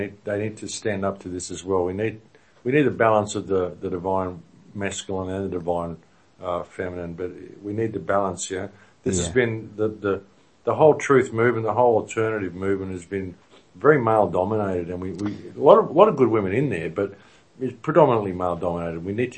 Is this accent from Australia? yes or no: yes; Australia; I'm here from Australia.